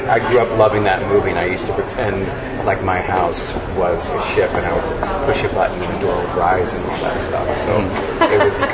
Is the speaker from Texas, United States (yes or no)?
yes; Spring, Texas, United States; She's from my hometown of Spring, Texas, which is a couple hours away.